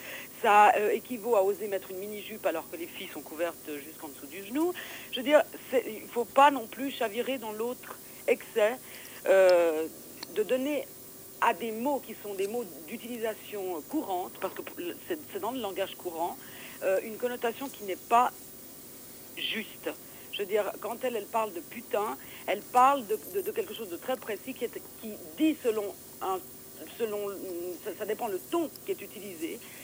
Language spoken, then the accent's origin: French; Switzerland; born there; donc moi je suis née en Suisse, j'ai un père sicilien et une mère romaine